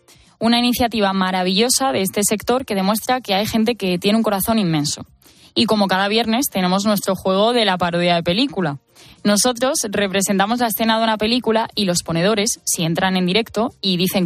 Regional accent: Asturias, Spain; en mi pueblo, en Asturias

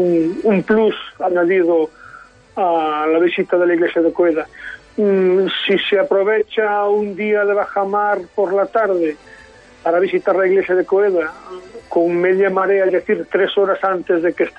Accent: Burela, Galicia, Spain; el rincón especial que yo tengo en la zona, y como no en mi pueblo, en mi querido pueblo Burela

